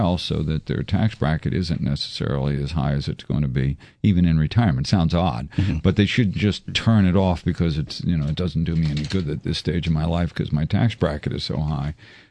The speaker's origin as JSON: {"language": "English", "region": "the South", "country": "United States", "said": "I'm from the South."}